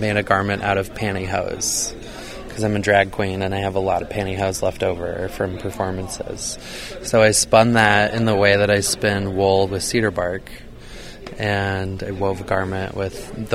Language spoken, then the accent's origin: English; Alaska, United States; Yes, I'm from the Tlingit tribe.